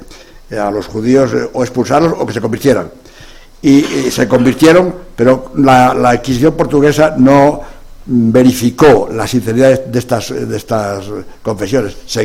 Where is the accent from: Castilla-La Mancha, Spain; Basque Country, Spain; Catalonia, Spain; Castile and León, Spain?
Castile and León, Spain; León; el obispo de mi tierra, de León